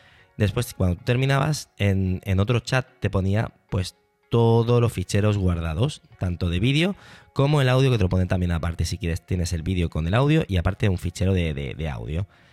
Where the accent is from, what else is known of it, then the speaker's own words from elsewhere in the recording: Barcelona, Catalonia, Spain; son de Valencia y yo soy de Barcelona.